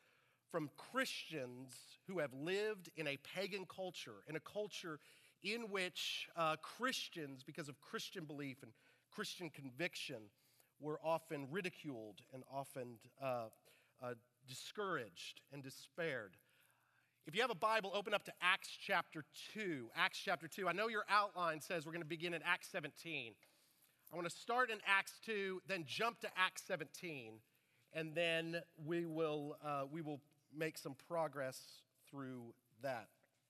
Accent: McKinney, Texas, United States; Yeah, I grew up in Texas, grew up in McKinney, graduated McKinney High School, went to Baylor, and then DTS.

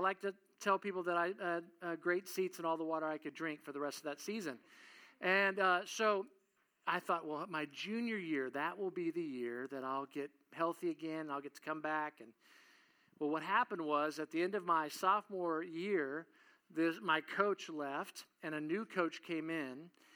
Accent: Kansas, United States; moved away; also born or lived in Oklahoma; because I grew up in Kansas first, and then I moved to Oklahoma.

